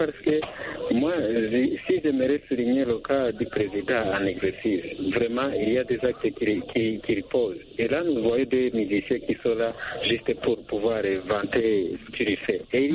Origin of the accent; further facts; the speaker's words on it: Bujumbura, Bujumbura Mairie, Burundi; Écoutez, madame, chez nous à Bujumbura